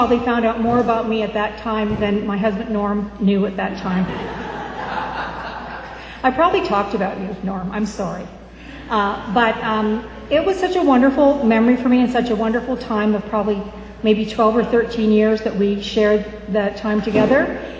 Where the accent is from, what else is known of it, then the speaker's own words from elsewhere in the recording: Canada; and I'm Canadian and Wesleyan, so that kind of brought us together.